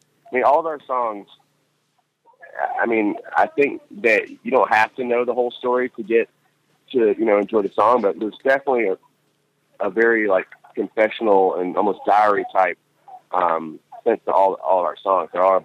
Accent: South Carolina, United States; So one time we went back to my hometown, and my granddad's an avid shag dancer, which is like people have maybe never even heard of that, but shagging is like the state dance in South Carolina.

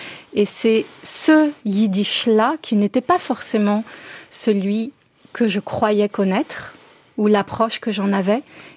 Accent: Paris, Île-de-France, France; born there; Moi, je peux dire que je porte peut-être une âme yiddish et pourtant je suis née à Paris.

